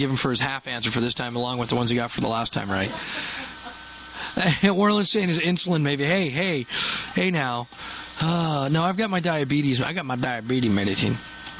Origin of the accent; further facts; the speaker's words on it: Colorado, United States; I'm from Colorado. She was big in Colorado.